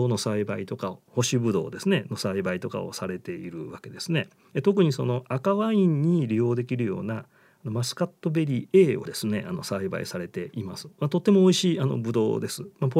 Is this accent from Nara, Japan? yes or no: yes; Nara, Japan; 私のふるさとの奈良県のパン屋が作ってるということが分かりました